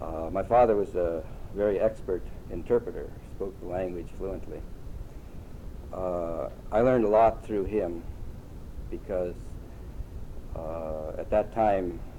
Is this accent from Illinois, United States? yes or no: no; Nenana, Alaska, United States; born there; I was born in Nenana. My father was a half-breed Athabascan Indian.